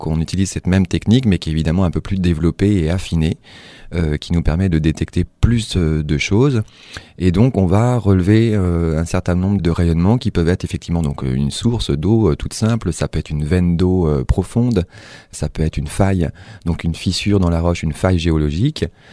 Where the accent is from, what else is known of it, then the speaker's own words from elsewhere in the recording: Brittany, France; moi je viens de Bretagne et effectivement on a donc un des sites mégalithiques les plus passionnants du monde